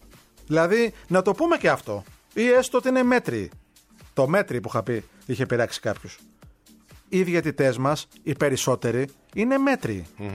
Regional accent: Greece; Επειδή είμαστε Έλληνες και.

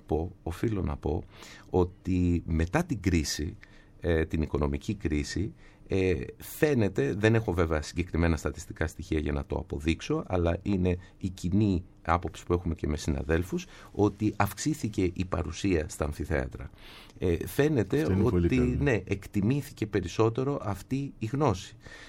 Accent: Athens, Attica, Greece; Γεννηθεί στο κέντρο της Αθήνας, έχω μεγαλώσει στο κέντρο της Αθήνας, έχω πάει σχολείο στο κέντρο της Αθήνας και έχω σπουδάσει στη Νομική Αθηνών.

